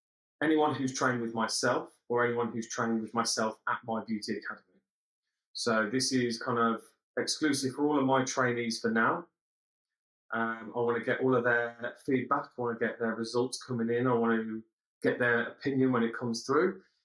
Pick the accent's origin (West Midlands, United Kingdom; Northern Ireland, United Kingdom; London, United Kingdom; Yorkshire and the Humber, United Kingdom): West Midlands, United Kingdom; Lichfield; So I grew up in a city called Lichfield. I lived there with my mum and dad, older brother, younger brother. Oh gosh, till I was 18, 19.